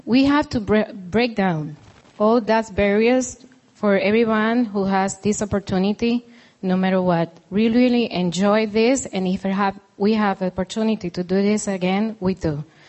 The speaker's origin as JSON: {"language": "English", "country": "Puerto Rico", "said": "or for my case, I come from Puerto Rico."}